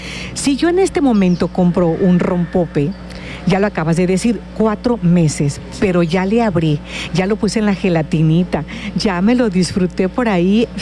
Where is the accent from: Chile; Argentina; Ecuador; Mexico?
Mexico; Emiliano Zapata, Morelos; Y yo todo lo que tiene que ver con mi tierra de Zapata, la verdad es que yo lo presumo